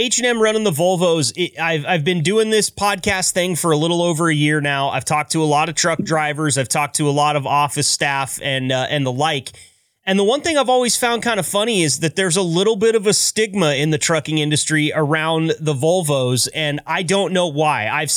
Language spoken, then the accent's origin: English; Oregon, United States; actually headquartered in my home state of Oregon in the beautiful city of Portland.